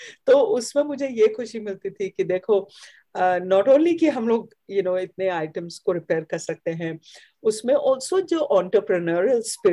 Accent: Mumbai, Maharashtra, India; तो मेरा बचपन तो मुंबई में था, मेरी मम्मी तो अभी भी मुंबई में रहती है

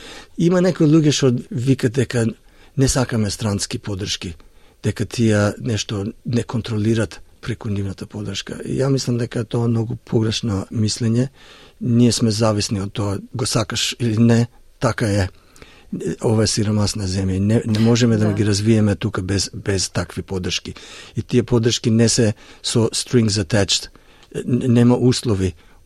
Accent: Australia; now in North Macedonia; Па ја, како дете кој порасна во Австралија, имам перманентен оптимизам.

